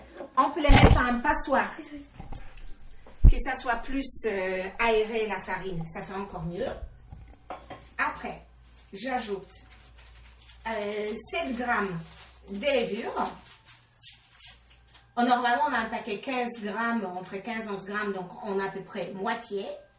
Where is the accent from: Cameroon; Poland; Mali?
Poland; French is a second language; now in France; je suis polonaise, installée en France depuis 20 ans